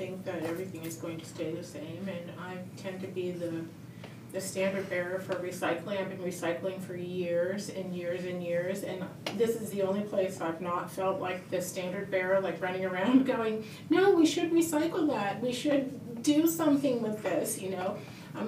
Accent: Boston, Massachusetts, United States; I'm the French teacher here, and I'm originally from Boston.

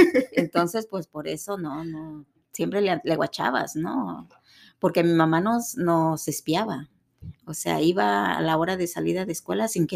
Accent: Mexico; pero siempre uno como madre mexicana quiere estar ahí de metiche.

